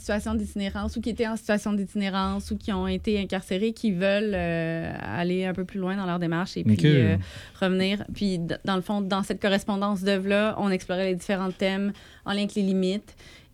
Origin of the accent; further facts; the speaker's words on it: Cowansville, Quebec, Canada; Moi, je suis native de Cowansville